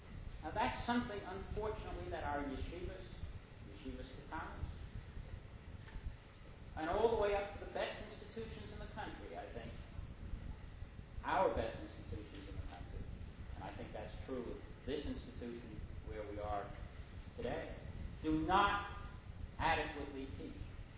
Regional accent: New York, United States; In my day, when I grew up in New York, kosher restaurants were few and far between.

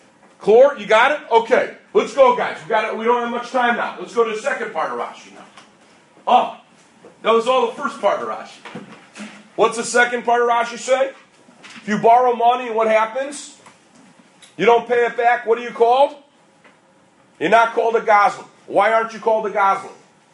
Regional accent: Peoria, Illinois, United States; I remember when I told Rav Shevchenko once where I was from, he said, oh, that's where they found the Kisvei Raga Chavar in Peoria, Illinois, in the middle of America.

